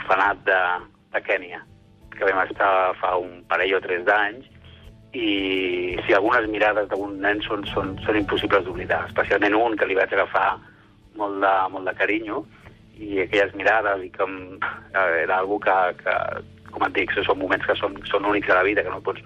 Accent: Barcelona, Catalonia, Spain; now in Montblanc, Spain; tant jo com la meva dona som de Barcelona, i fa uns anys vam venir a Montblanc, que és un poble que ens ha acollit i ens sentim d'aquí ja.

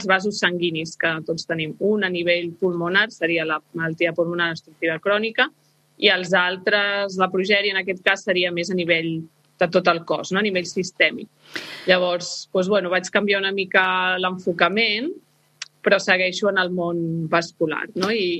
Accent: Catalonia, Spain; moved away; I sempre m'he sentit molt identificada en aquest grup, en les seves cançons, en català, en la meva llengua.

